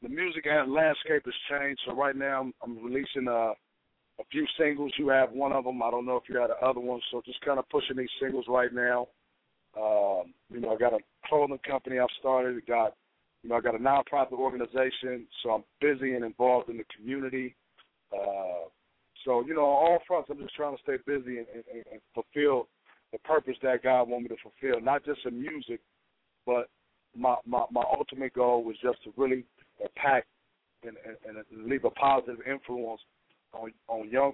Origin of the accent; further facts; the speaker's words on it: San Francisco, California, United States; And I know my assistant is from L.A., but I'm actually in the Bay Area. I'm from San Francisco.